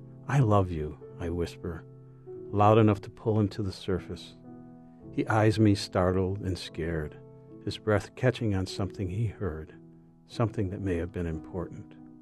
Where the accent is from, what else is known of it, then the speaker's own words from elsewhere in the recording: Rochester, New York, United States; now in Chesterville, United States; I live in Chesterville, Maine. I was raised in Rochester, New York